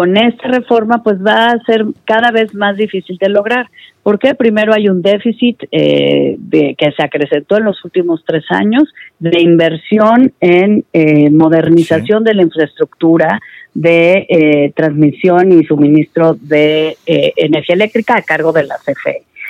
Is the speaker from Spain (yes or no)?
no; Mexico; los que vamos a sufrir somos los mexicanos